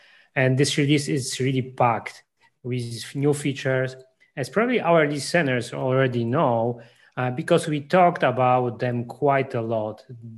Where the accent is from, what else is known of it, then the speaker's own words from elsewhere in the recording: Wrocław, Lower Silesian Voivodeship, Poland; now in Germany; You should go visit Wrocław, my hometown.